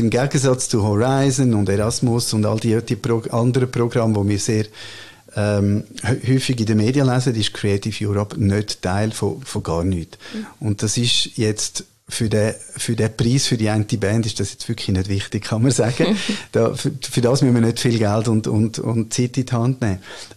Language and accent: German; Switzerland; ich bin Schweizer